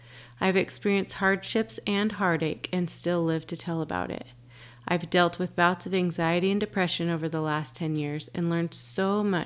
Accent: Dallas, Texas, United States; To start with, I'm a Jewish Mormon, figure that one out, born and raised in Dallas, Texas.

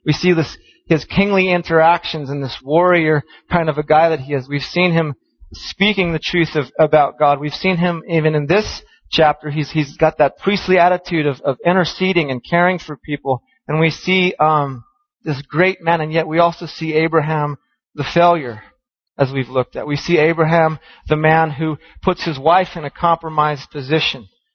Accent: Hawaii, United States; I'm from Hawaii, potluck, it's like you come and people know how to do food in Hawaii.

